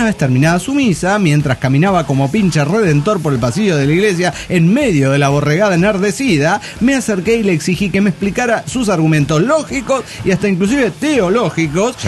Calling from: Mérida, Yucatán, Mexico; Qué calor vio lo de Mérida, Yucatán. Hola, equipo desintegrado.

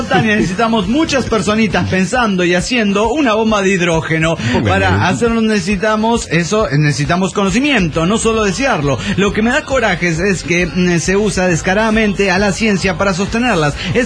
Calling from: Mexico City, Mexico; del DF mexicano.

